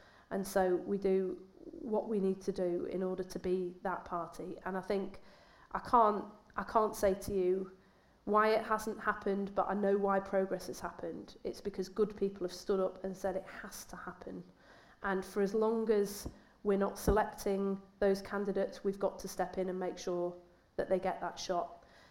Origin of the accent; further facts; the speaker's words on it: Manchester, North West England, United Kingdom; young people like me growing up in Manchester can look to our role models